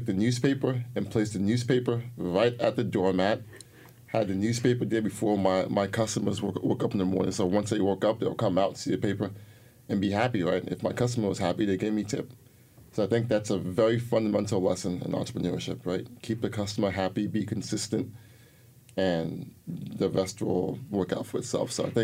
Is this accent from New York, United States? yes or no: yes; New York City, New York, United States; I grew up in the Bronx.